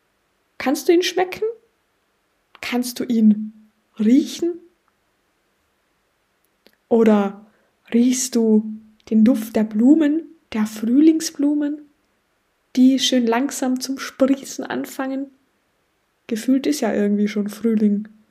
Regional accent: Tyrol, Austria; die letzten Tage, die ich in meiner Heimat in Tirol verbracht habe

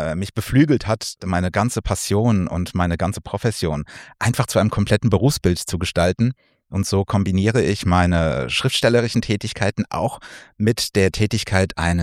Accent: Lorch, Hesse, Germany; ich komme aus Lorch im unteren Teil des Rheingaus

